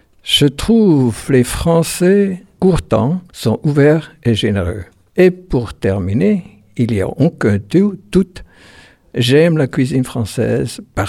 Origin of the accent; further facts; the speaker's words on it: Switzerland; French is a second language; je suis de la Suisse. Je suis venu en France pour améliorer mon français d'école dans un environnement authentique francophone. Je suis venu pour la première fois en 1976.